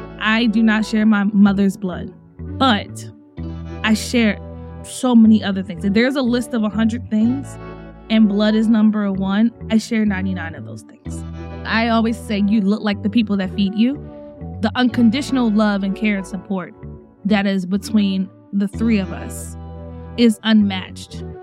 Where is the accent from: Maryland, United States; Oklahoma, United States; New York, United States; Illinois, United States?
Maryland, United States; Baltimore; born there; I was born in Baltimore, and I've been with my mom since I was 7 days old.